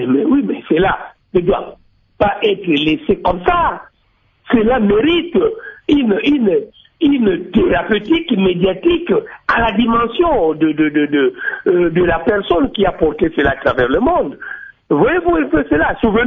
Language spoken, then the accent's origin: French; DR Congo; nous sommes Congolais